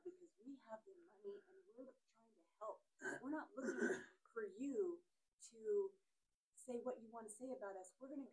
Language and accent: English; Los Angeles, California, United States; I grew up in Los Angeles, right, a suburb, and people who had money have influence.